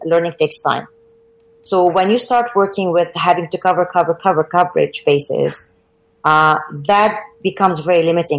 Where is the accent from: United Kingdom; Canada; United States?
Canada; Ottawa, Ontario; Yes. So I'm from Ottawa, Canada, and I teach French immersion.